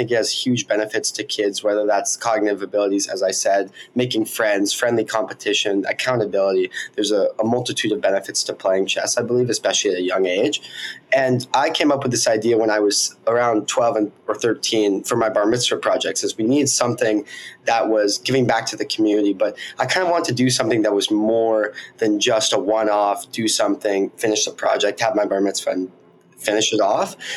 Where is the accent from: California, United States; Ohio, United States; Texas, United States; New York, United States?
California, United States; Mill Valley; from Mill Valley, California. I'm studying at Stanford right now